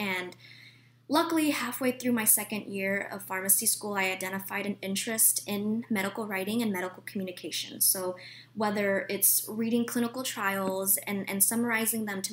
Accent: California, United States; And I grew up in the Silicon Valley, so everybody was kind of gunning for business or the tech industry

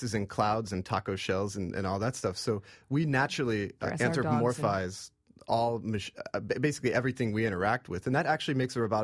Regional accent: Oklahoma, United States; Well, I grew up in Oklahoma and in the Cherokee Nation, and I'm part Cherokee

